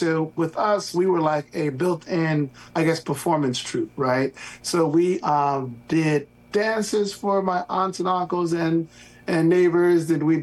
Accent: Chicago, Illinois, United States; and then I grew up in Chicago.

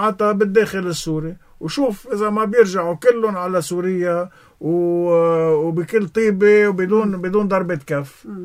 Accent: Lebanon; خلينا نستفيد نحن كلبنانية من شان مرة في إجماع على هذا الموضوع

